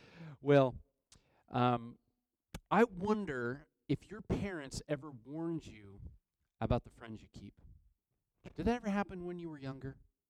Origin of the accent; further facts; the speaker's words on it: Linden, United States; I'm a pastor's kid. And I grew up in Linden.